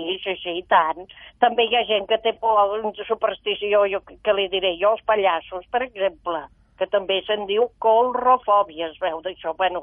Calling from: Sant Cugat del Vallès, Catalonia, Spain; de Sant Cugat.

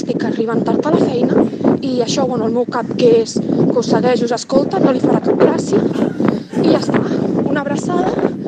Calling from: Premià de Mar, Catalonia, Spain; de Premià de Mar.

